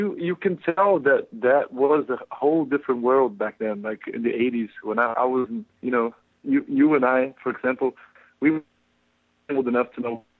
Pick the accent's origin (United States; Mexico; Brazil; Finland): Brazil; old punk bands, some of the first punk bands in Brazil.